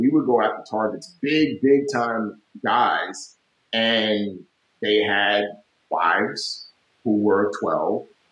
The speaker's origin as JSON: {"language": "English", "country": "United States", "said": "And so, you know, so for me as an American, you know, that to me is a form of trafficking."}